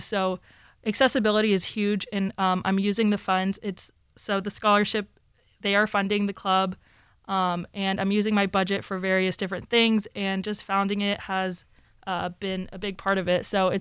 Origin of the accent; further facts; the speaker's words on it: Houston, Texas, United States; So I'm from Houston, Texas, originally